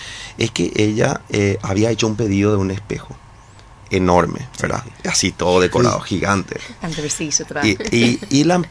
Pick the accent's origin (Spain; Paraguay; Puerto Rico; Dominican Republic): Paraguay; now in Dublin, Ireland; Y tenemos también, como paraguayos, nosotros sentimos así un compromiso.